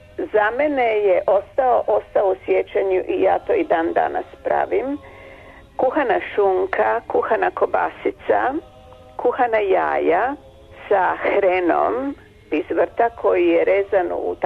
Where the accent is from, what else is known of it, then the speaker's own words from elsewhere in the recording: Osijek, Osijek-Baranja County, Croatia; To je bio tradicionalni doručak kod nas u Osijeku, kod nas u mojoj kući, što ja to nastavljam